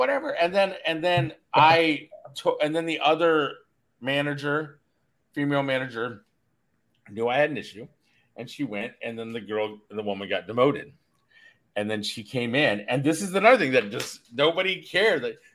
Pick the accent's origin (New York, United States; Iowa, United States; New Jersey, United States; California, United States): Iowa, United States; Mount Pleasant; I'm from Mount Pleasant, Iowa, and I – they built McDonald's.